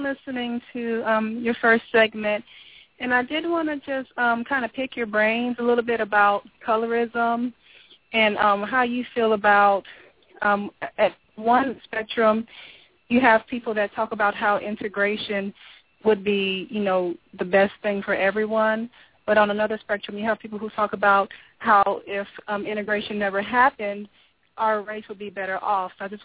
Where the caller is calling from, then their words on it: Florida, United States; I'm calling from Florida.